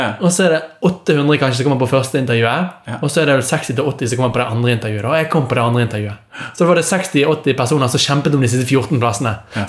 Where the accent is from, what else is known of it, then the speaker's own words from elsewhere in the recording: Lodde Fjord, Vestland, Norway; kommer fra Lodde Fjord. Jeg er 26 år